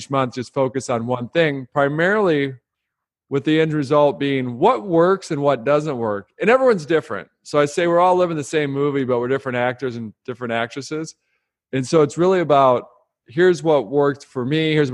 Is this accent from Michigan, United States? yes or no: yes; Detroit, Michigan, United States; I grew up outside of Detroit, and I got into the automotive business like most folks.